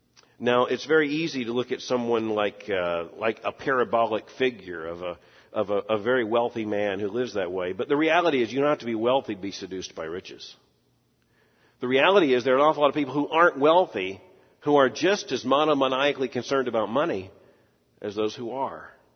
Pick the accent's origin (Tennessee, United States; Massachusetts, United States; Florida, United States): Florida, United States; Growing up in Florida, never had to have a top coat. Living here, you need one.